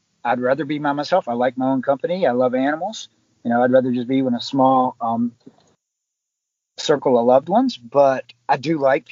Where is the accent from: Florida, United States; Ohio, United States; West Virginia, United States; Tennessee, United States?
West Virginia, United States; I'm originally from West Virginia on the East Coast. My parents live in the country in Virginia